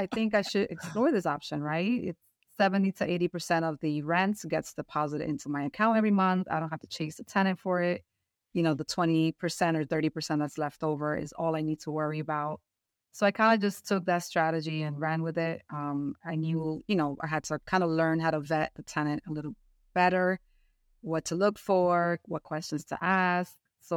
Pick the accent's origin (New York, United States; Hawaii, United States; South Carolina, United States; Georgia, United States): New York, United States; New York City; I am a first generation Dominican American. My parents came here in the 70s, so I grew up in New York City